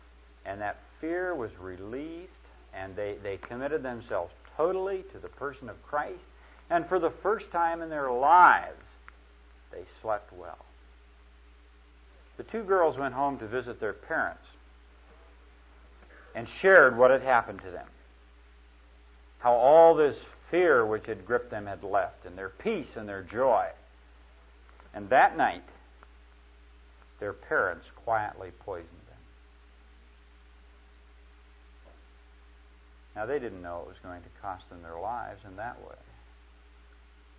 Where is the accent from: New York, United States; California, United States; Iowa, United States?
Iowa, United States; Garden City; born there; I've seen that in a little town that I was born in Garden City, Iowa. Three street lights, one beer joint, a post office, a grocery store, and occasionally a gas station.